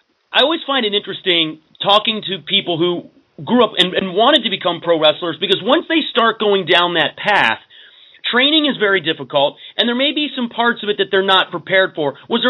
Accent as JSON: {"language": "English", "region": "Pennsylvania", "country": "United States", "tie": "born or raised there", "moved": "yes", "lives_now": "Washington, D.C., United States", "said": "No, I actually live in the Washington, D.C. area now. I came south."}